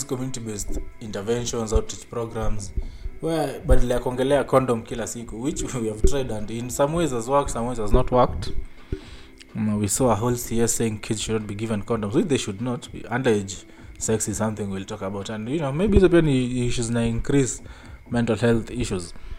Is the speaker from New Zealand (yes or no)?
no; Kenya; as a Kenyan, I can vaguely suggest